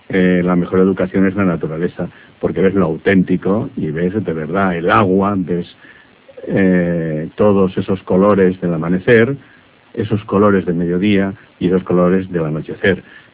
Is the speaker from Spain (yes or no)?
yes; Aragon, Spain; Porque nací en el campo, porque nací en Aragón, en una zona preciosa de la comarca de la Litera, la tierra de Joaquín Costa, porque mi padre era campesino, porque yo estaba en el campo hasta los 9 años